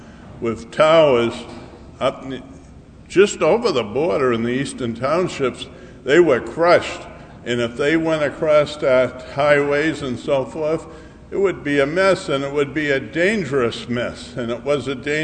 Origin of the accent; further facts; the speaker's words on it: Easton, New Hampshire, United States; I come from Easton, New Hampshire.